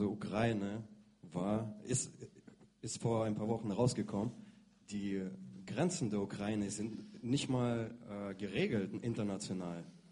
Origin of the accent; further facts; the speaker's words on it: Belarus; Mein Vater ist ukrainischer Jude, meine Mutter ist halb Russin, halb Ukrainerin aus Tadschikistan, ich selbst bin aus Weißrussland.